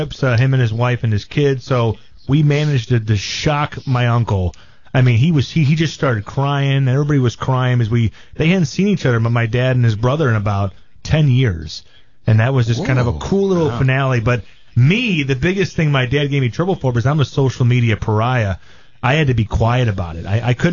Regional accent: Missouri, United States; You know, we're from Missouri.

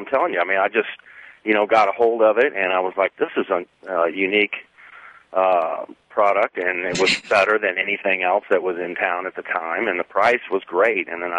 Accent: Wood River, United States; They were started back in the late 60s, early 70s by three fellas from my hometown in Wood River.

